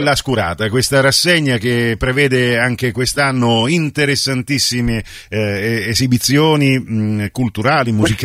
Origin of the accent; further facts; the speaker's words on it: Trapani, Sicily, Italy; per noi che veniamo da Trapani è prima